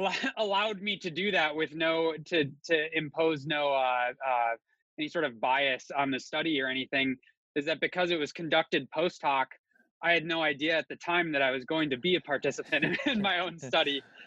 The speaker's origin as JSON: {"language": "English", "region": "Michigan", "country": "United States", "tie": "born or raised there", "said": "The place that I grew up hanging out was the running shoe store in town. I'm from Northern Michigan."}